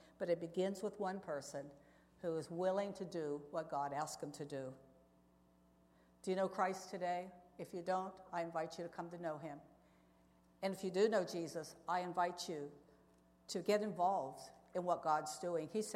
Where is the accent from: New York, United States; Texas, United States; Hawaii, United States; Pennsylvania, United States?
Pennsylvania, United States; Now, I was brought up in Western Pennsylvania. We didn't go do mixed bathing.